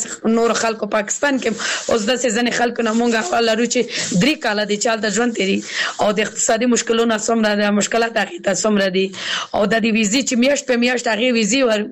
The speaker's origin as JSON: {"language": "Pashto", "region": "Kabul", "country": "Afghanistan", "said": "زه اوس بل ولایت کې سګم زه خپل د کابل ولایت نه یم"}